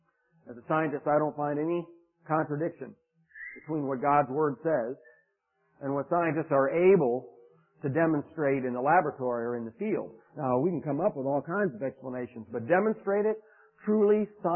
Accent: Indiana, United States; I'm from Northern Indiana, and I'm a Hoosier. I'm a Northerner. I'm a Yankee. I've lived up there for a long time.

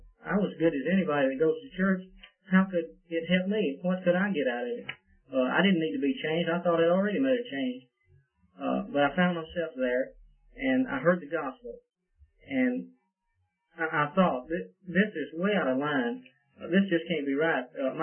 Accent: Alabama, United States; I grew up in North Alabama in a non-Christian home

